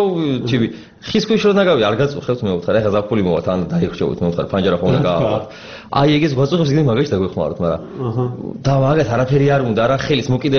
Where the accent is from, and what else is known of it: Tbilisi, Georgia; born there